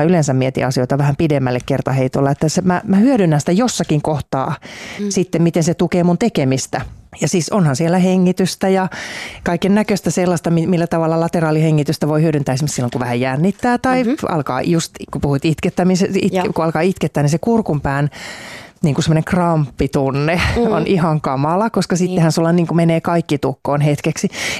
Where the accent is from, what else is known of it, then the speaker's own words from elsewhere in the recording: Oulu, North Ostrobothnia, Finland; moved away as an adult; now in Helsinki, Finland; Mä oon siis 12-vuotiaana ilmoittanut äidilleni jo, että mä muutan, siis mä oon Oulusta kotoisin, niin muutan sitten Helsinkiin tekemään musiikkia.